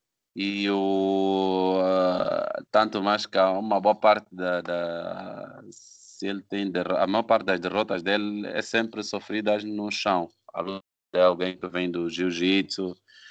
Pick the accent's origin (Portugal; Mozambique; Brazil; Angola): Angola; Claro, eu como angolano, para mim, primeiro é sempre o angolano.